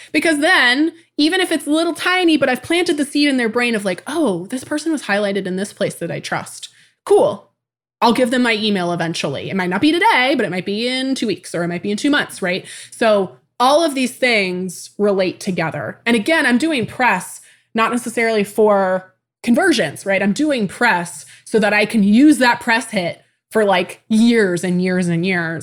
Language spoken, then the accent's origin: English; Tacoma, Washington, United States; born there; I was born in 1994 in Tacoma, Washington.